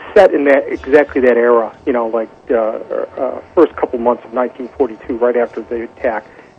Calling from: New York, United States; from New York.

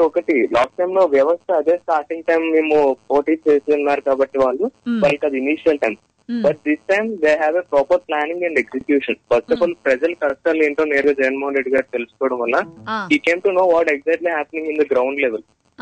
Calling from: Visakhapatnam, Andhra Pradesh, India; నేను వైజాగ్ నుంచి మాట్లాడుతున్నాను.

